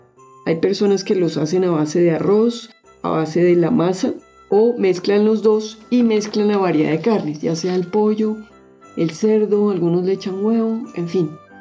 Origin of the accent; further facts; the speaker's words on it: Bogotá, Colombia; En Bogotá, pues como yo soy de Bogotá, digamos que lo que más recuerdo yo es el ajiaco santafereño.